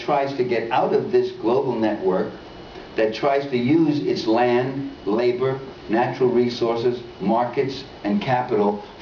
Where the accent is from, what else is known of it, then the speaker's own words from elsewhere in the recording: New York City, New York, United States; Italian Harlem, it was called in those days. It's now Latin American, most of it. But in Manhattan. Manhattan is the center of New York City. And it was a working class, low income place.